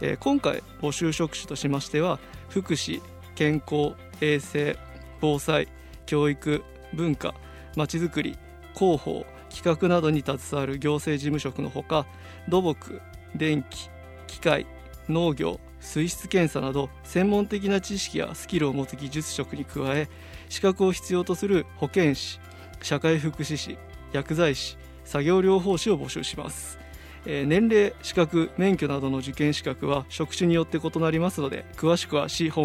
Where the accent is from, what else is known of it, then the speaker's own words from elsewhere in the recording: Kofu, Yamanashi, Japan; also born or lived in Tokyo; 東京で4年間過ごして、やはり生まれ育った山梨県の中心である甲府市をもっと盛り上げていきたいっていう思いが芽生えまして